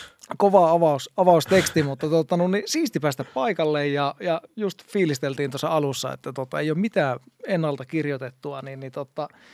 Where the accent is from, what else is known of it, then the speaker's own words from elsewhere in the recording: Raahe, North Ostrobothnia, Finland; now in Helsinki, Finland; mä oon siis lähtöisin Raahesta ja asutaan tätä nykyään vaimokas tuossa Viikinmäessä ja 3 lasta